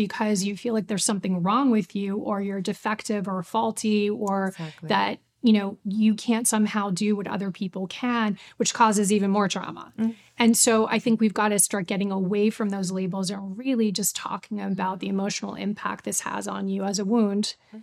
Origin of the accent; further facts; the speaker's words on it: New York City, New York, United States; now in Los Angeles, United States; I've been in Los Angeles for 7 years. I'm originally from New York City, and I'm a mom of two teenagers and lots of dogs.